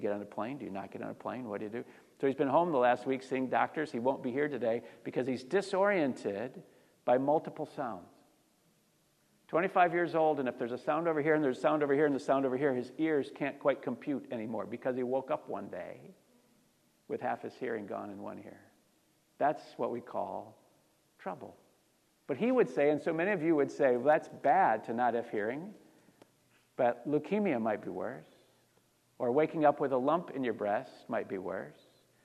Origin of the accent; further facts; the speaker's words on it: Kalamazoo, Michigan, United States; My hometown of Kalamazoo, Michigan was in the news a few weeks ago